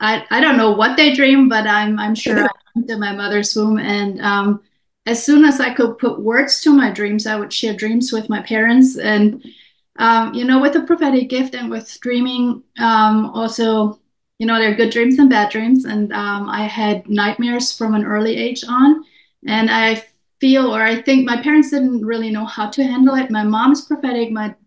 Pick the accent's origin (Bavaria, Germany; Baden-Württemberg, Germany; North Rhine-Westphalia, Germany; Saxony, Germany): Bavaria, Germany; Munich; I am from Munich, Germany. Munich is in the south, and I was born in the 70s to hippie parents.